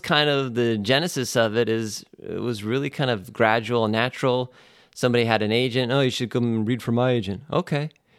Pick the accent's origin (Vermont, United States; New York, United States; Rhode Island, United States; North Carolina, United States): Vermont, United States; Middlebury; I grew up in Middlebury, Vermont